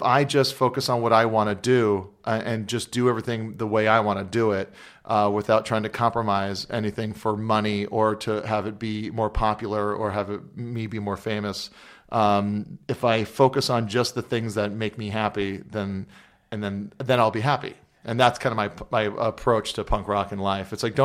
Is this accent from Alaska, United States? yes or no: no; Hawaii, United States; Every time people go, oh, must have been so great growing up in Hawaii